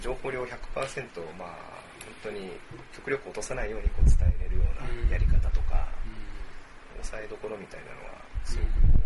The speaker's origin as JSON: {"language": "Japanese", "town": "Fukuyama", "region": "Hiroshima", "country": "Japan", "tie": "born or raised there", "said": "やっぱりその生まれ育った町をもっとこういいものを発見するというか、ちょうど両極にあるんですね。こう東には倉敷があって、西には尾道があって"}